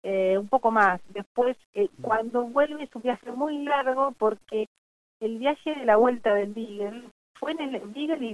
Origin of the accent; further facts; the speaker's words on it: Buenos Aires, Argentina; yo soy de Buenos Aires